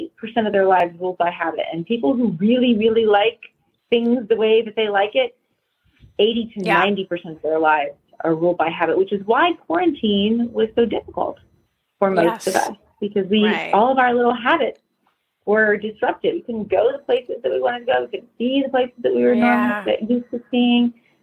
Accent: New Orleans, Louisiana, United States; I was raised in New Orleans. You know, it's a lot of alcohol involved.

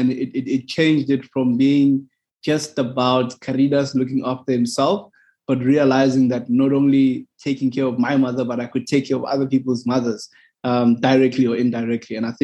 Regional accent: South Africa; Kangala, RTP, Section B 7036. I grew up there all my life. First lived in a shack, then lived in an RDP house.

